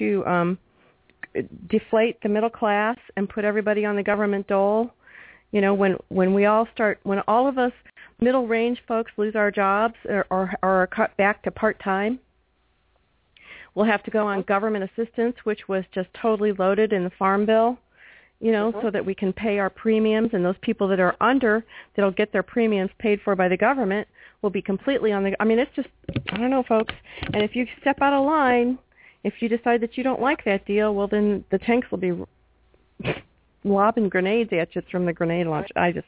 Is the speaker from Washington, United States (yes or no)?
no; St. Louis, Missouri, United States; And, folks, I live in the St. Louis area, and I grew up here in the St. Louis region, and there's a situation going on here.